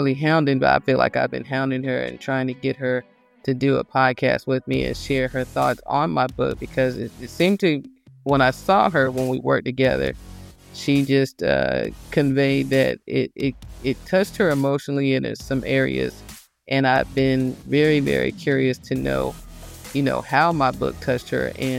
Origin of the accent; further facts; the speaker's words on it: the South, United States; Now, I grew up in the South, and I went to high school in a predominantly white area, grew up always either in the military, on military basis, until I was in the fifth grade.